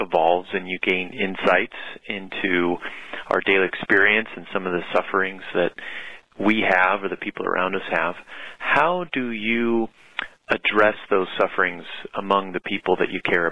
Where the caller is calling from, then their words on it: Hawaii, United States; I'm calling from Hawaii.